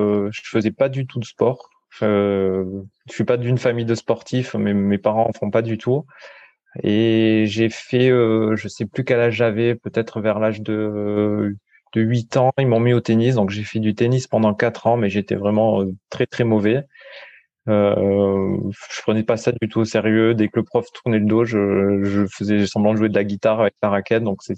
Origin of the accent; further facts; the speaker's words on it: Provence-Alpes-Côte d'Azur, France; je suis originaire de la vallée du Payon. C'est une vallée qui est dans l'arrière-pays niçois.